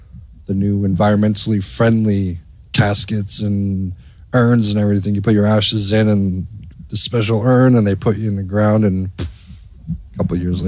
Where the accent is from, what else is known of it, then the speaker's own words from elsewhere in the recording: New Jersey, United States; I'm from New Jersey.